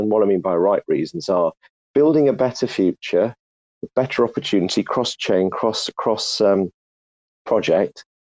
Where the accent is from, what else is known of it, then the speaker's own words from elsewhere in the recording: United Kingdom; I don't want to appear rude being British